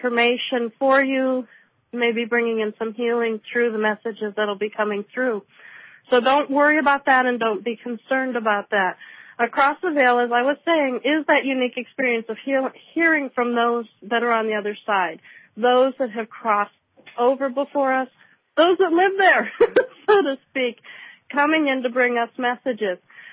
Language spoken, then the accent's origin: English; Wasilla, Alaska, United States; because I'm from Wasilla, which is north.